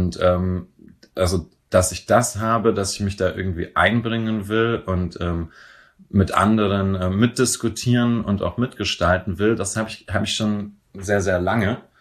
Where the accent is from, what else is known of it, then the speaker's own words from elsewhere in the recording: Bayreuth, Bavaria, Germany; now in Berlin, Germany; 34 Jahre alt. Gebürtig komme ich aus Bayreuth in Oberfranken, aus 100 Kilometer nördlich von Nürnberg. Und bin aber jetzt seit 10 Jahren in Neukölln.